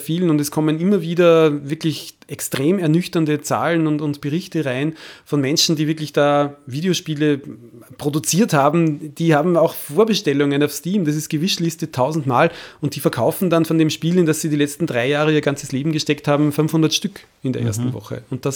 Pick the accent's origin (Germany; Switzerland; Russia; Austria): Austria; der deutsche Sprachraum ist ja zum Glück relativ groß auch, sage ich als Österreicher.